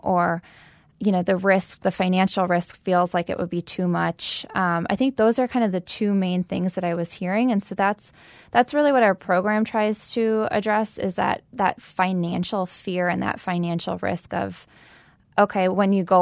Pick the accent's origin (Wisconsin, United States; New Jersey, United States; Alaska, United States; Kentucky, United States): Wisconsin, United States; Eau Claire; You know, I'm from Eau Claire, and so it's my hometown, it's my home base